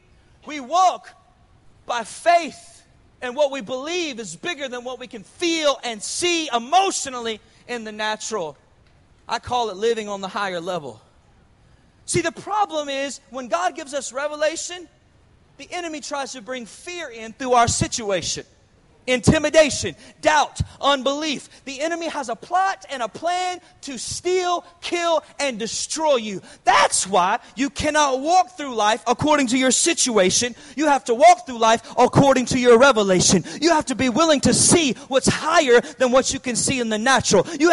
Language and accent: English; Atlanta, Georgia, United States; But y'all, I'm from Hotlanta. So being in Chicago was a rude awakening.